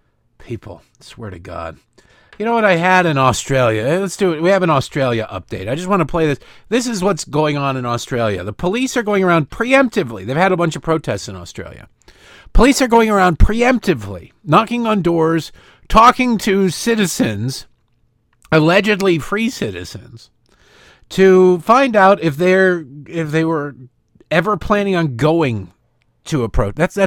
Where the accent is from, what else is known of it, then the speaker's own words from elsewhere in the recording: Michigan, United States; moved away; She represents where I grew up in Michigan. It tells you it was bad when I was there. It's gotten way worse since I got out.